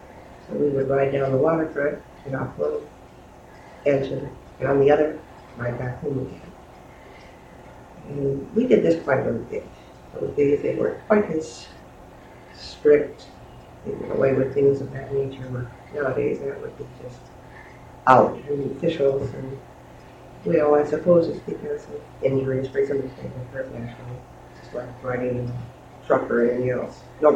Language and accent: English; Seattle, Washington, United States; born there; I was born in Intervena suburb of Seattle, community, railroad community, mostly.